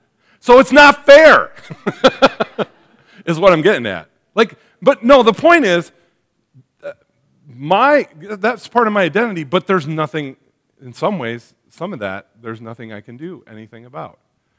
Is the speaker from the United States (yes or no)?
yes; Wisconsin, United States; Like being born a man, being a son, growing up in the Fox Valley, things like that that I could add to it, right?